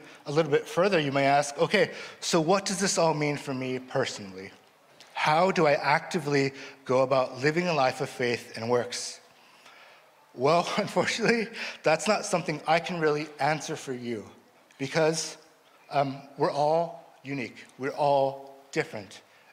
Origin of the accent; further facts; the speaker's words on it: Los Angeles, California, United States; I grew up being underprivileged, and I grew up in Los Angeles, really nasty area in Los Angeles where I grew up